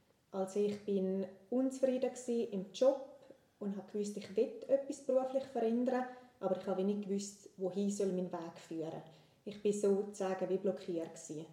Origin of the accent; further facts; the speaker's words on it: Mels, St. Gallen, Switzerland; now in Untervaz, Switzerland; Ich bin 31-jährig, ich bin im Sarganserland aufgewachsen, in Melz und wohne mittlerweile in Unterfatz, Kanton Graubünden.